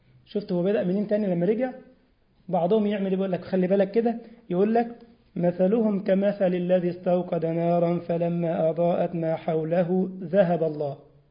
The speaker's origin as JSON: {"language": "Arabic", "country": "Egypt", "said": "برضو أحد المشاهير جدا بقى عندنا في مصر"}